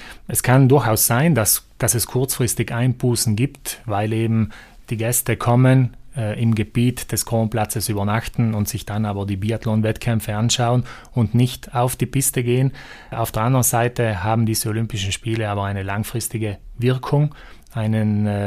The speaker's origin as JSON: {"language": "German", "town": "Antholz", "region": "Trentino-Alto Adige", "country": "Italy", "said": "Bei uns in Antholz geht es am 8. los."}